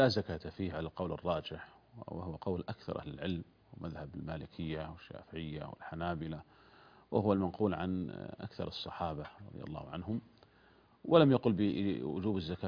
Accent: Saudi Arabia; عندنا في المملكة العربية السعودية

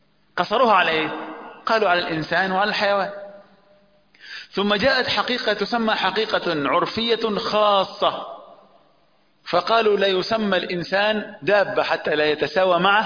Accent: Upper Egypt, Egypt; عندنا في الصعيد الجماعة الصعيدة بيسموا العقارب دبيب

